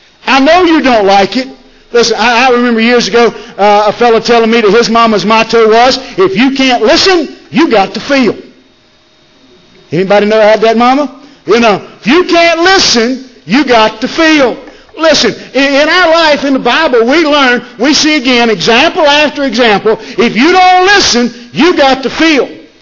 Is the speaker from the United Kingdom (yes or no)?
no; United States; We're American. We're free.